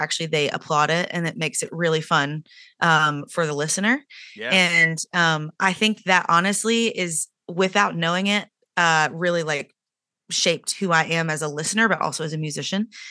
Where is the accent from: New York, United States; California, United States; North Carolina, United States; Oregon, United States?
North Carolina, United States; Durham; now in Nashville, United States; I'm from Durham. I live in Nashville, Tennessee now.